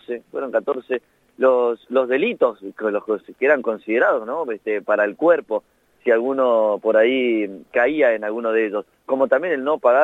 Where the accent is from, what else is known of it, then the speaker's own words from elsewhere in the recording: Corrientes, Argentina; Yo soy correntino